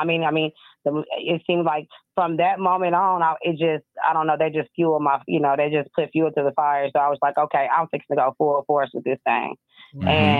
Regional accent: Arkansas, United States; now in Lawton, United States; I am located in Lawton, Oklahoma. I'm originally from Arkansas, I can't really say I'm all the way from Arkansas if I've lived in Oklahoma half the time.

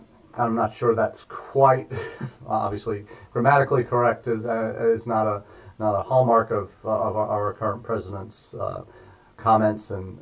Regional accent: Missouri, United States; Those who know me well, I'm from Missouri

